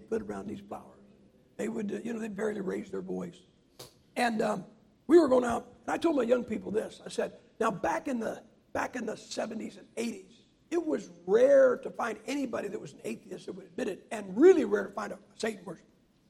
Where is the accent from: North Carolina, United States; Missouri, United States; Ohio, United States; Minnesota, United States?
Ohio, United States; Guys, I'm from Ohio. We have the Browns.